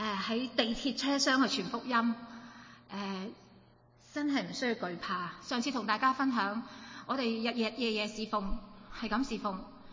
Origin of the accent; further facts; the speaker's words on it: Hong Kong; 我想到油价高企，对我们香港人来说十岁了，是不是？